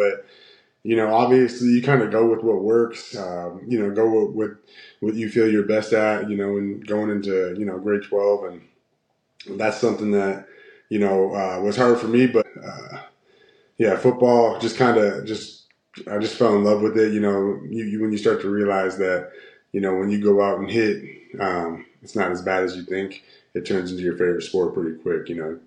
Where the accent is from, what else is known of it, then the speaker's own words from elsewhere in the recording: Canada; You know, I'm from Canada. I didn't think it was going to be a possibility at all.